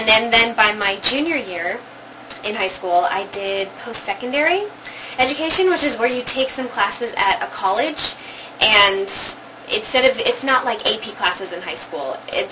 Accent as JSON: {"language": "English", "town": "Minneapolis", "region": "Minnesota", "country": "United States", "tie": "born or raised there", "said": "And then I was offered a full-time apprenticeship position at a theater I worked at growing up in Minneapolis, the Children's Theater Company"}